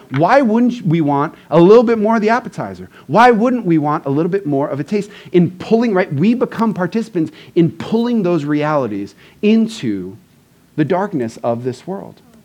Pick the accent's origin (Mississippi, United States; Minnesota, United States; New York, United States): New York, United States; Long Island; I grew up on Long Island, where sweet 16s were, you know, nicer than the vast majority of weddings that exist in the world